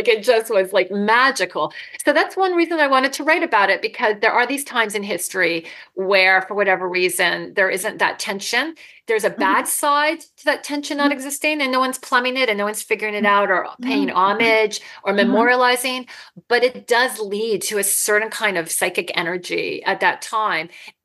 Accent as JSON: {"language": "English", "country": "Canada", "said": "I'm Canadian"}